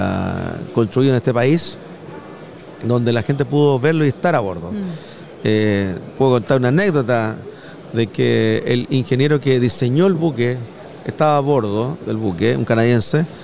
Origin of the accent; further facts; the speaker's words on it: Viña del Mar, Valparaíso, Chile; yo que soy de Viña del Mar, no ha sido menor, es que el tiempo nos acompañó